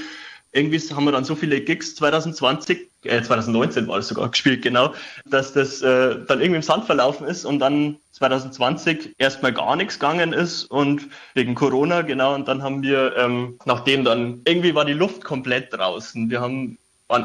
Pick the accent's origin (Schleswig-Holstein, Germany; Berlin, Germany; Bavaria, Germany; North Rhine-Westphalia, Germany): Bavaria, Germany; Schrobenhausen; Nein, ich bin sogar in Schrobenhausen aufgewachsen. Das ist in der Nähe von München.